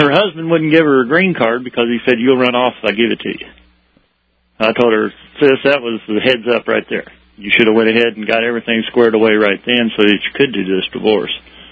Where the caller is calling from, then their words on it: Louisville, Missouri, United States; Louisville, Missouri.